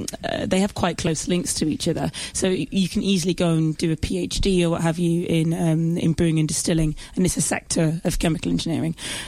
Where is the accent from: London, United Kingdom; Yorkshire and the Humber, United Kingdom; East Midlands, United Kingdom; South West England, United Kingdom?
East Midlands, United Kingdom; Nottingham; I grew up in the Midlands in Nottingham, so really close to Burton-on-Trent